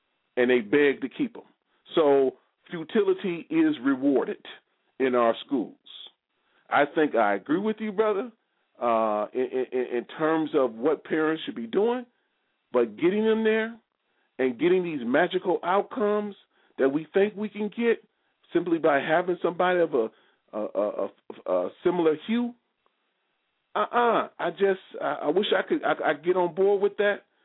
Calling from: Maryland, United States; I'm just telling you, I'm calling you from Maryland

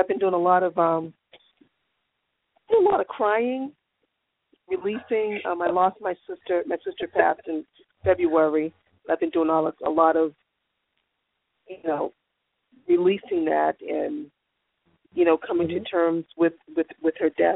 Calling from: Massachusetts, United States; I'm calling from Massachusetts.

